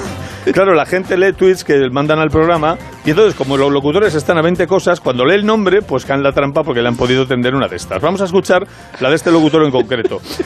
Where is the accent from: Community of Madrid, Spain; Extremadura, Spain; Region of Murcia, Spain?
Community of Madrid, Spain; Madrid; cuando crecí en Moratalaz en los años 80